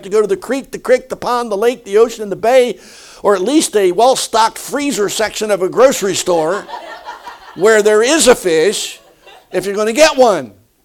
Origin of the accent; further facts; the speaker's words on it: Philadelphia, Pennsylvania, United States; I was raised in Philadelphia. I know how to get to Baltimore.